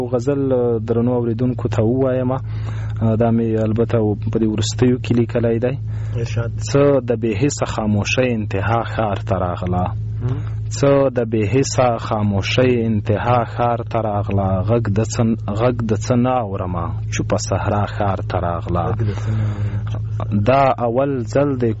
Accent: Khost, Afghanistan; نو زه د خوست یم

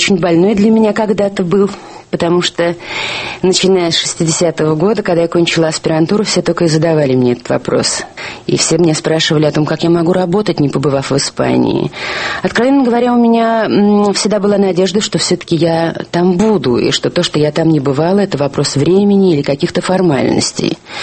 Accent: Moscow, Russia; Я родилась в Москве в 1927 году, училась на Усачевке в 23-й школе. И кроме недолгих лет эвакуации, вся моя жизнь прошла в этом городе, который я люблю больше всего на свете, видимо.

